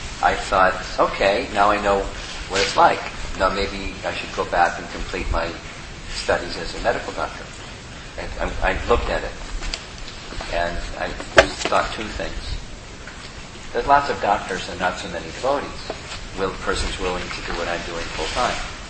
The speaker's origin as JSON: {"language": "English", "country": "United States", "said": "Not just because I'm American, I like freedom."}